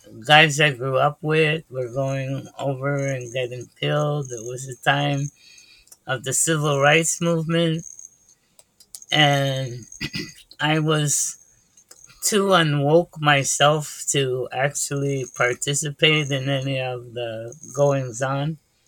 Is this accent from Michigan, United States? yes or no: no; Brooklyn, New York, United States; I was born and raised in Brooklyn. I went Catholic school for 12 years.